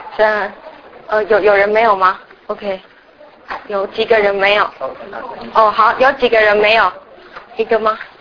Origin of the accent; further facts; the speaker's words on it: Taiwan; moved away; 我其实是从台湾来，然后一月的时候才来